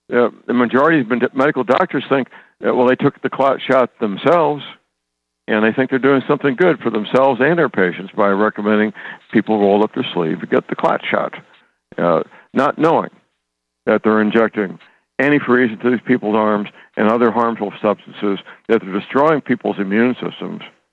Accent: Steeleville, Missouri, United States; Whenever I go into the public library in my hometown, Steeleville, Missouri, typically I'm the only one in there.

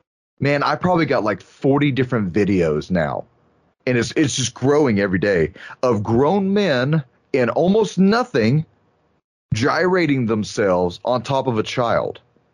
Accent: United States; it's as an American veteran, As a military veteran, it's hard to say this at times, but we have become the problem. America has become the problem.

